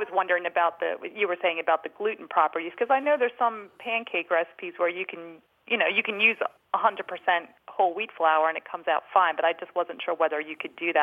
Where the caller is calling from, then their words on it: Pennsylvania, United States; Outside of Philadelphia.